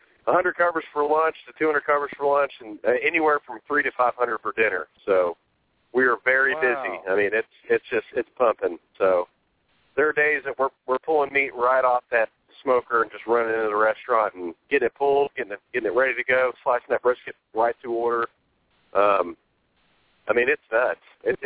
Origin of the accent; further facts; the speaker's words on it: Nashville, Tennessee, United States; I'm from Nashville, Tennessee, representing the Opry Backstage Grillers.